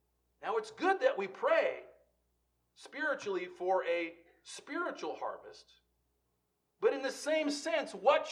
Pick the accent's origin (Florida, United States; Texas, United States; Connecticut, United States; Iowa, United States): Iowa, United States; I grew up in Iowa. I grew up on a farm. I know what it is to work in the fields.